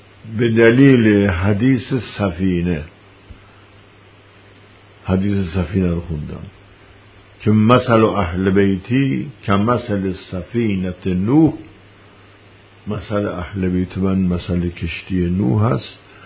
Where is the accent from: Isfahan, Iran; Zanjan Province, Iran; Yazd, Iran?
Yazd, Iran; اصلا ما یزدیم، یعنی خب یزدیک هستیم،